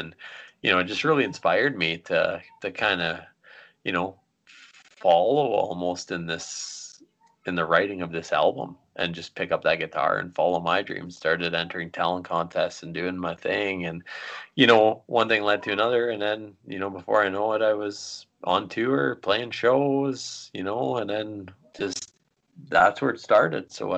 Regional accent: Archerville, Canada; But at the time, like when I was growing up in this small town, he had this album

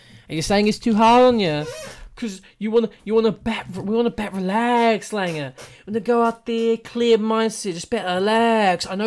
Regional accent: New Zealand; I'm New Zealander, and my favourite best was Mike Hussey.

